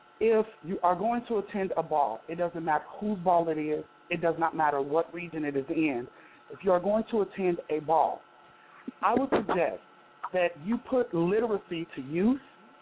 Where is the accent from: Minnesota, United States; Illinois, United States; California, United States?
Illinois, United States; Chicago; Well, that's because I came from Chicago, and then, you know, I kind of moved to the area